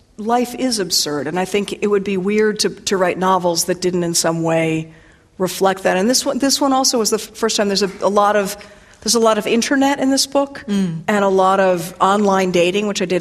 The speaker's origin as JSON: {"language": "English", "town": "Washington", "region": "District of Columbia", "country": "United States", "tie": "born or raised there", "said": "I grew up in Washington, D.C., and Nixon was the sort of first president of my conscious childhood"}